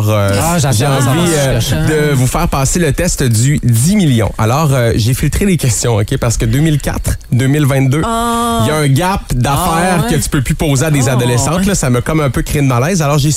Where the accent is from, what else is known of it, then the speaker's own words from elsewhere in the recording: Quebec, Canada; accent: Lac-Saint-Jean; mon accent du Lac-Saint-Jean est sorti